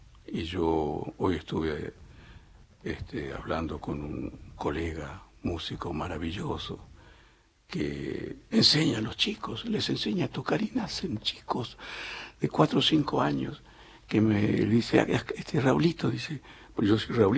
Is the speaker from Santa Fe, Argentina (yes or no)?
no; Buenos Aires, Argentina; mi papá era mestizo guaraní. Yo fui criado como un chico de Buenos Aires, yo nací en Buenos Aires, pero tengo toda la caracterología de un muchacho que nació en el monte.